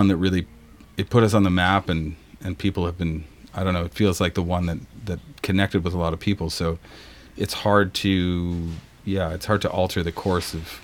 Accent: Nova Scotia, Canada; We're from Nova Scotia, so the east coast of Canada by the ocean.

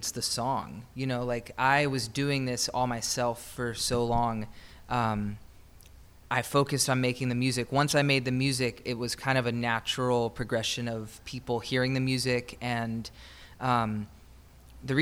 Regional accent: Nashville, Tennessee, United States; being a singer growing up in Nashville

